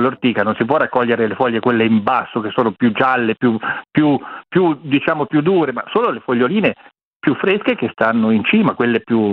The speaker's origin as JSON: {"language": "Italian", "region": "Tuscany", "country": "Italy", "said": "Ad esempio nella provincia di Arezzo, anzi ad Arezzo, che è il mio capoluogo di provincia, lo chiamano il minuto"}